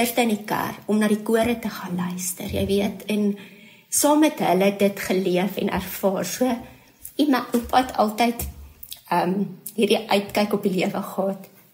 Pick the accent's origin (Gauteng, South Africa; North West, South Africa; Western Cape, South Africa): North West, South Africa; Orkney; So ons het groot geword in Orkney. En ek en my boetie het in die oggende skool toe gestap.